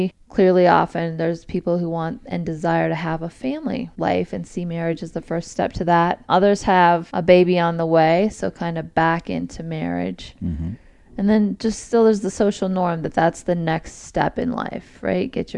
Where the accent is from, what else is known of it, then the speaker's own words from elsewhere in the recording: Colorado, United States; I'm originally from Colorado.